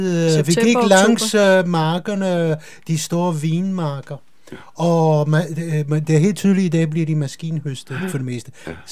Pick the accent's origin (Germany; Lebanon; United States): United States; born or raised there; Danish is a second language; also born or lived in Belgium / Israel; now in Denmark